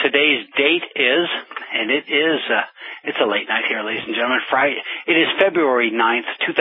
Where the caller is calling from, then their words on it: France; I'm calling from France, of course.